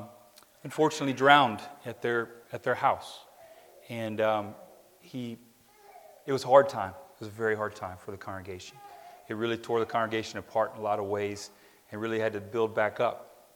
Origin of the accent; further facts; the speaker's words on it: Cookeville, Tennessee, United States; I grew up in Cookeville, Tennessee. If you don't know where that's at, it's in Nashville and Knoxville, I-40. It's right in the middle.